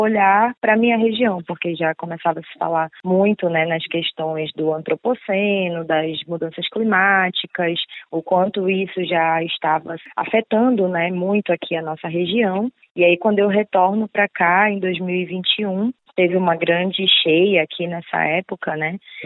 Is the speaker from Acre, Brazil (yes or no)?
no; Manaus, Amazonas, Brazil; born there; Nasci em Manaus, Amazonas.